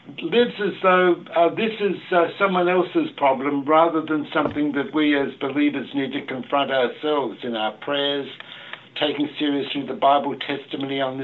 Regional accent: Australia; I'm actually from the very, very deep south. I'm Australian.

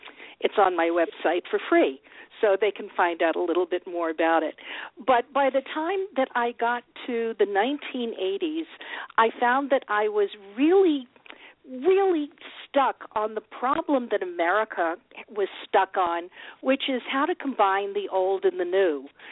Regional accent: Dallas, Texas, United States; I'm an only child, and I was raised down south in Dallas.

